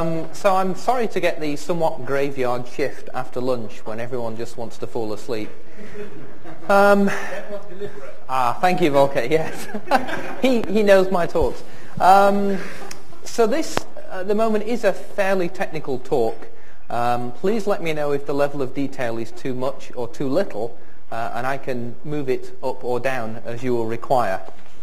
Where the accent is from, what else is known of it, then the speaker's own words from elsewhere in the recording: England, United Kingdom; So apologies for giving the talk in English, but being English, I don't know any other language.